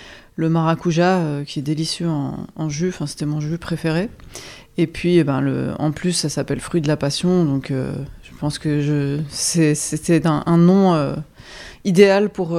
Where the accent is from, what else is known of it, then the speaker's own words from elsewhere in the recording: Algeria; j'ai vécu toute mon enfance, mon adolescence en Algérie. J'ai des origines espagnoles de par mon grand-père, alsaciennes aussi.